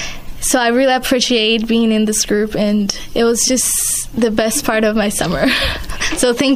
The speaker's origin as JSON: {"language": "English", "country": "Colombia", "second_language": "English", "moved": "yes", "said": "I come from Colombia, and the part I had to sing with my other friend"}